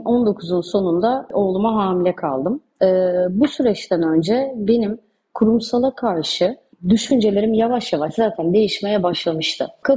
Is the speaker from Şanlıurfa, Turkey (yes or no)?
no; Ankara, Turkey; moved away as an adult; also born or lived in Dubai; now in Istanbul, Turkey; Ankara'da büyüyüp işte Dubai'de hayatını devam ettirmiş birisi olarak evlenip İstanbul'a taşındım.